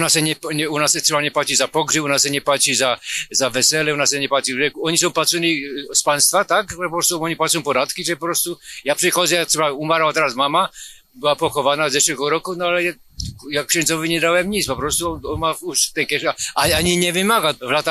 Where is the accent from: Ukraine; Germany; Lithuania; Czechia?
Czechia; Polish is a second language; Nie jestem z Turcji, jestem z Czech